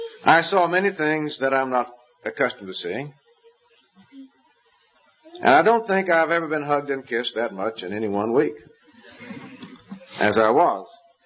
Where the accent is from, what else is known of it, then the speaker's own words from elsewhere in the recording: Southwest, United States; accent: southwestern; Some of them, I think, had difficulty understanding my southwestern accent, and they kept coming closer to the front.